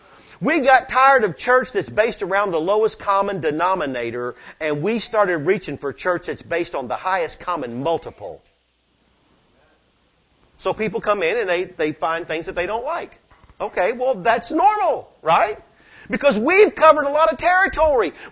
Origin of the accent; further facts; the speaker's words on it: Tennessee, United States; Come on, we're from Tennessee, right?